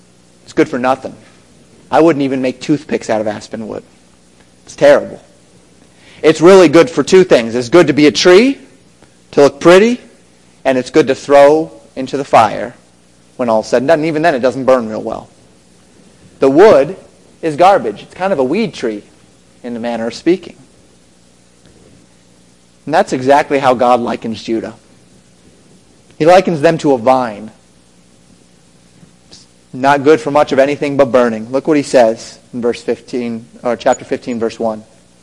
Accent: Colorado, United States; I grew up in Colorado. And in Colorado, there are a great number of aspen trees.

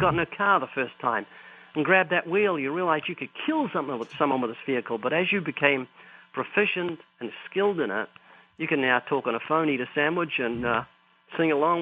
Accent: New Zealand; because I'm from New Zealand

